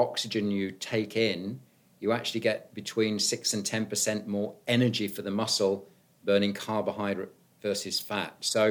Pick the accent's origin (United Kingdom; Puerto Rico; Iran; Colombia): United Kingdom; also born or lived in New Zealand / United States; I grew up in the United Kingdom. Parents emigrated to New Zealand. Went back to the United Kingdom for my first degree in biology and sports science at Loughborough University.